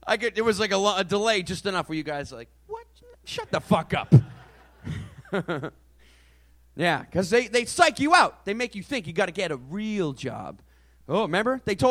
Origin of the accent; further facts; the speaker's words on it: New England, United States; I'm from New England, man.